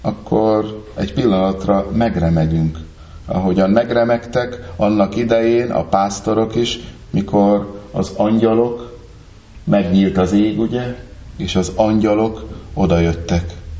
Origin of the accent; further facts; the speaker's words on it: Great Hungarian Plain, Hungary; Nekem, mint alföldi gyereknek, a felhők fölött lenni valami különös élmény volt.